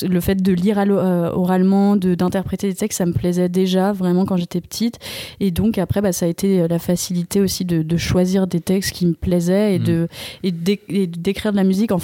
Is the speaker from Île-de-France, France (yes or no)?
no; Tarare, Auvergne-Rhône-Alpes, France; Et donc j'ai commencé à Tarare, là où j'ai grandi.